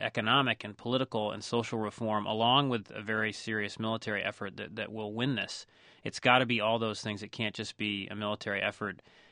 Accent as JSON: {"language": "English", "country": "United States", "said": "people were incredibly friendly generally towards me as an American."}